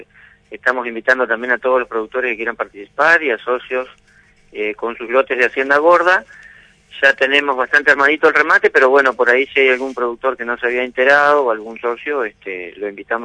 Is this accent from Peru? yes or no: no; General Ramírez, Entre Ríos, Argentina; now in Basavilbaso, Argentina; No, yo soy de General Ramírez.